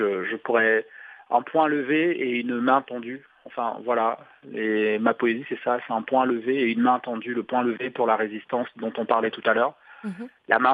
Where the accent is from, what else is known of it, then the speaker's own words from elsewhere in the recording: Douala, Littoral, Cameroon; j'ai eu l'impression qu'elle parlait de Douala, ma ville natale, et qu'elle parlait d'habitants de Douala.